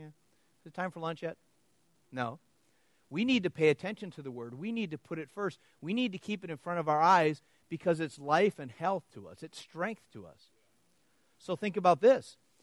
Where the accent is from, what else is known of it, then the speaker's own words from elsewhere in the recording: Wisconsin, United States; I mean, I'm from Wisconsin. If you're not a Packer fan, they, like, kick you out of the state.